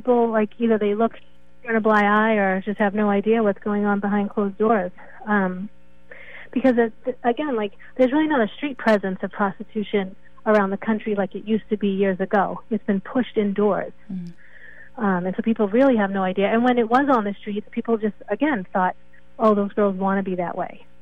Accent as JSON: {"language": "English", "region": "Massachusetts", "country": "United States", "said": "Of course, I'm from Massachusetts."}